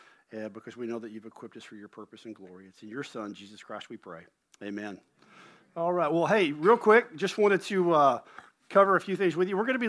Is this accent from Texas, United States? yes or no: yes; Fort Worth, Texas, United States; also born or lived in Dallas; I'm from Dallas. I grew up in Fort Worth, you know, and so I'm a Rangers fan, I'm a Cowboys fan